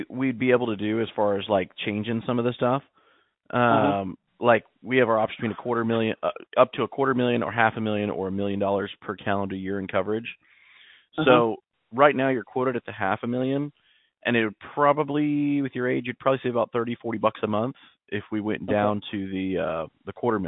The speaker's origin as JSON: {"language": "English", "region": "the South", "country": "United States", "said": "Okay, slow time is where I'm from the South, so I'm in Dallas."}